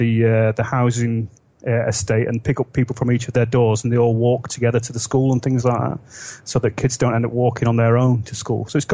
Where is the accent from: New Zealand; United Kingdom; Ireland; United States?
United Kingdom; England; Since I was a kid, you would easily, walk to school on your own. My dad actually put me on a train to Portsmouth, which is a 7-hour train journey